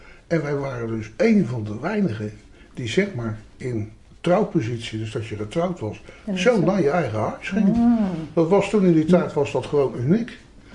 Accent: Leiden, South Holland, Netherlands; 12 juni 1941 ben ik dus geboren in de Formosestraat, dus in de Kooi in Leiden. En ik heb tot mijn 47ste jaar heb ik in de Kooi gewoond.

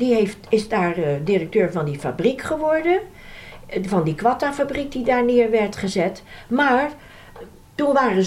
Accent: Netherlands; Ik kwam uit Holland.

